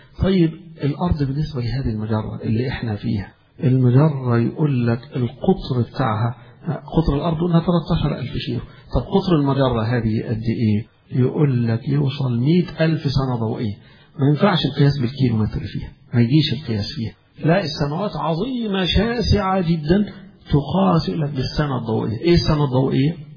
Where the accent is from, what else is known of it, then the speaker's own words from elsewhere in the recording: Egypt; زي ما نقول إحنا عايشين في بلدنا مصر.